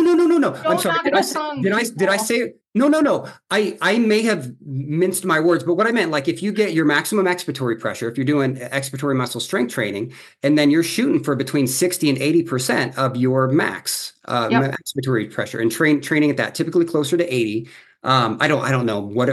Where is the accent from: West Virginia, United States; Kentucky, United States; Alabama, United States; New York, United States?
West Virginia, United States; Morgantown; I'm from West Virginia originally. And so just very different culture. And I was from Morgantown. And so that's the university town, and it's the relative melting pot of the state.